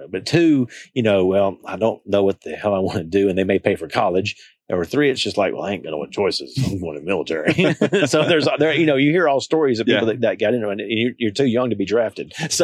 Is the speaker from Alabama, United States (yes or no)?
yes; Alabama, United States; I'm from Alabama, so we're next door.